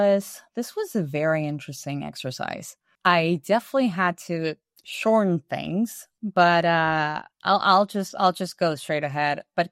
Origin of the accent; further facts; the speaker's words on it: Uruguay; So as you know, I'm from Uruguay.